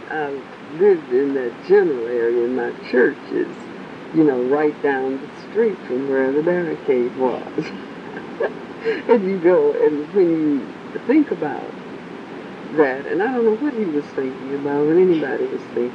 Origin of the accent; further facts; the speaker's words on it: Tuskegee, Alabama, United States; he had been principal of high school in my hometown, Tuskegee, and I knew, I didn't know him personally, but I, you know, that's home